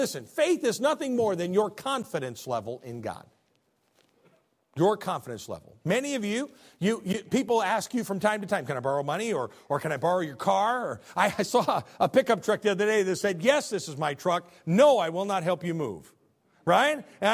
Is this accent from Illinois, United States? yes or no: yes; Illinois, United States; I'm from Illinois, was where I was born and raised.